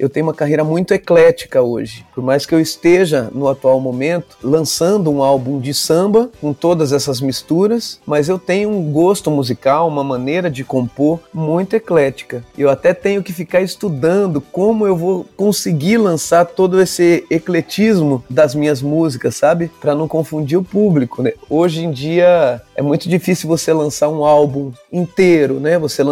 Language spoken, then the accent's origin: Portuguese; Descalvado, São Paulo, Brazil; also born or lived in Bauru; eu nasci em Bauru e depois eu fui viver com a minha mãe em Descalvado.